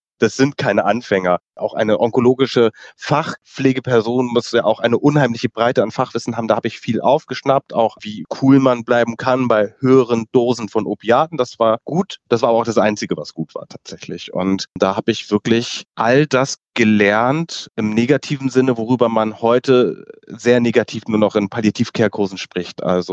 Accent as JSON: {"language": "German", "town": "Lübeck", "region": "Schleswig-Holstein", "country": "Germany", "tie": "born or raised there", "said": "Habe ich dann mich in Hamburg umgeguckt und nicht mehr in meiner Heimatstadt in Lübeck."}